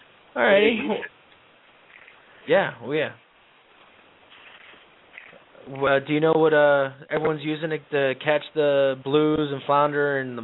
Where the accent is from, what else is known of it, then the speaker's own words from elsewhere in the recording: Long Island, New York, United States; That's what I grew up catching back in Long Island, off the Montauk Point and everything else.